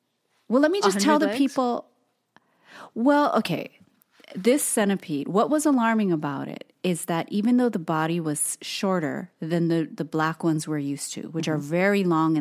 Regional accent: Hawaii, United States; So the first night. Okay, so Toast and I are both born and raised in Hawaii.

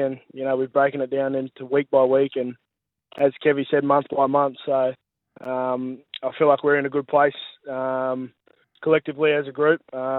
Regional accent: Queensland, Australia; So, I'm a Queenslander at heart.

